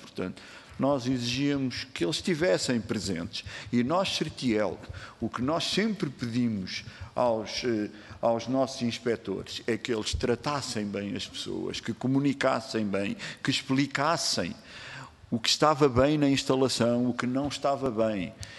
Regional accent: Portugal; como português

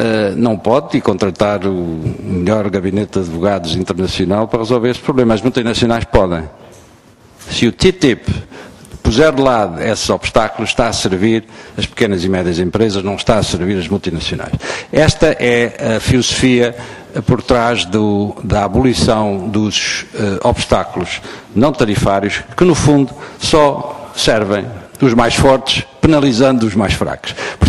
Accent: Azores, Portugal; Eu vivi alguns anos da minha infância nos Açores e considero-me meio açoriano, com muita honra

